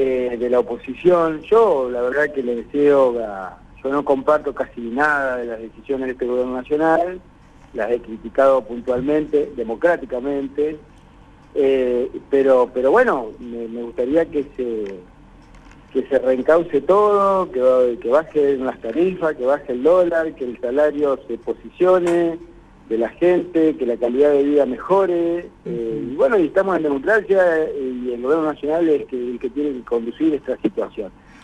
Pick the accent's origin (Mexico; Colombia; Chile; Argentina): Argentina; como argentinos